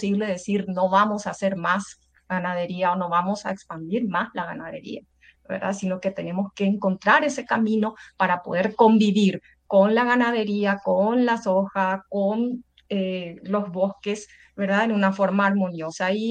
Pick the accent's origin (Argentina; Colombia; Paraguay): Paraguay; Por ejemplo, en mi país, al menos solamente el 3% de la población paraguaya vive en el Chaco.